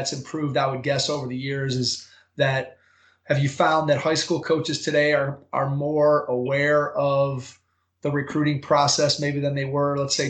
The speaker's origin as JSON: {"language": "English", "town": "Strongsville", "region": "Ohio", "country": "United States", "tie": "born or raised there", "said": "I went to tons of high school games at in my hometown here in Strongsville."}